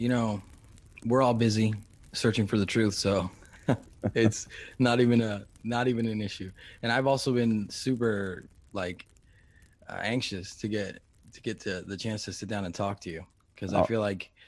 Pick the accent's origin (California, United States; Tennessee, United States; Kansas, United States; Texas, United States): California, United States; Los Angeles; I grew up in Los Angeles. I lived in Venice Beach.